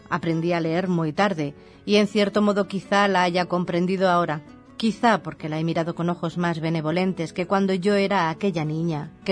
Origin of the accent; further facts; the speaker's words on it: Balearic Islands, Spain; en el castellano de mi tierra, de Mallorca, hay una palabra que se usa que es coladuría